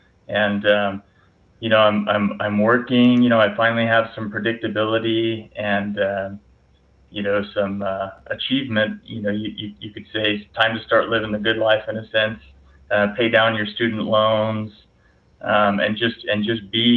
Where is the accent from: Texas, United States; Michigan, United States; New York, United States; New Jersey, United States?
Texas, United States; born there; I was born in Texas, actually not all that far from Uvalde